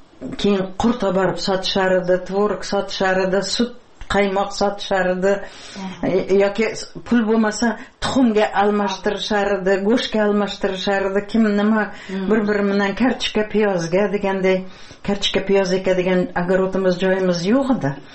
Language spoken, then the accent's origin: Uzbek; Piskent, Tashkent Region, Uzbekistan; born there; Men shu yer to'lada tug'ilganman-da. Eshik deraza bo'lmagan. Piskentda, ha, garnak degan yer bor edi, leshoz degan.